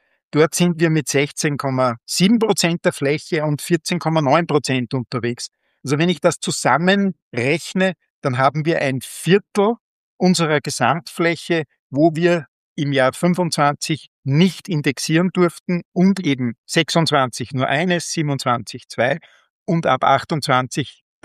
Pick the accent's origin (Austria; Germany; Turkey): Austria; Linz, Upper Austria; Ich komme aus Linz